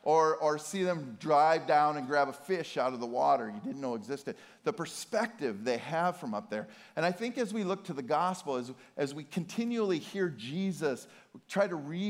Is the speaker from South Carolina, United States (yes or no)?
no; Montana, United States; So I'm from Montana, and she was born and raised in Montana